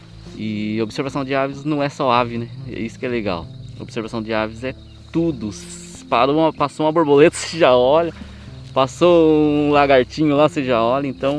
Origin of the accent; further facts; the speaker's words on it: Salesópolis, São Paulo, Brazil; Sou nascido, criado em Salesópolis, o caipira da terra.